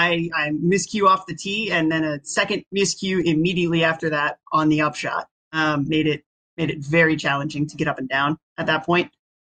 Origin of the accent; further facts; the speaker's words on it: Virginia, United States; Virginia.